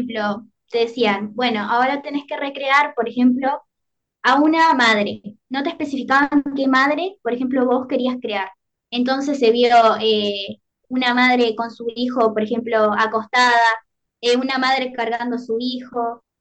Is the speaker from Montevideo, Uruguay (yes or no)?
no; Guichón, Paysandú, Uruguay; mi segundo año acá en el hogar estudiantil. Soy de Guichón, departamento de Paysandú, una ciudad a 90 kilómetros.